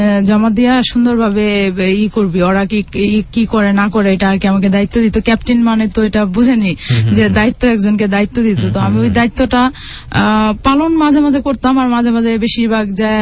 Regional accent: Narayanganj, Dhaka Division, Bangladesh; now in Gazipur, Bangladesh; আর আমার home district হলো নারায়ণগঞ্জ।

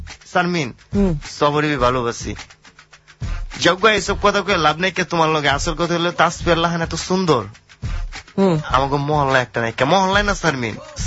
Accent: Dhaka, Dhaka Division, Bangladesh; আমি পুরান ঢাকার পোলা

